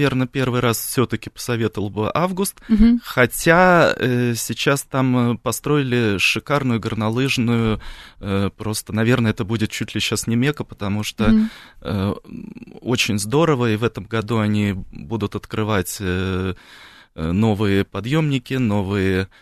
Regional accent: Sakha Republic, Russia; Я уже раньше сказал, что все детство я провел в Якутии.

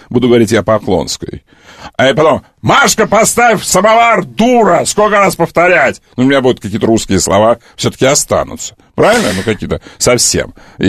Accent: Kerch, Crimea, Ukraine; Я, чтобы вы знали, что я из Крыма, я кирчанин. Все знают, что я кирчанин. Я кирчанин.

